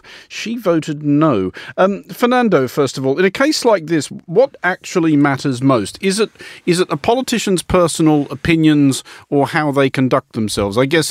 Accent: Australia; I am Australian

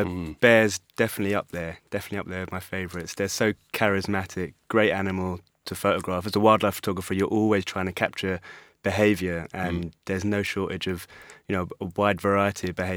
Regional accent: London, United Kingdom; I grew up in London, was in a city, and was, you know, fascinated with wild places.

